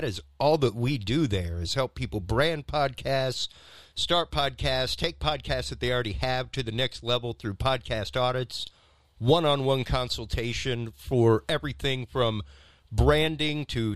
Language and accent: English; Houston, Texas, United States; co-produced by the amazing Mattress McInvale out of Houston, Texas, my hometown. I remember that movie was like shooting and released my junior year of high school.